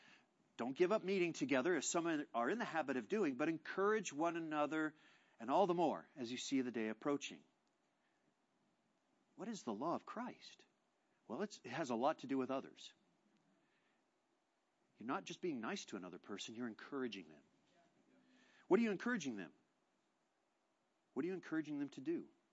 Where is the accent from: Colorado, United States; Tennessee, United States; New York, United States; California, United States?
Colorado, United States; I grew up water skiing on Saturdays. I grew up, I don't know, we watched the Broncos because they came on at 11 in Colorado.